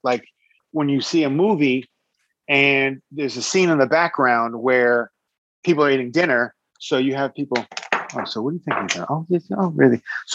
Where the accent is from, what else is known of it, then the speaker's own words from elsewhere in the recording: New York, United States; I'm from New York originally.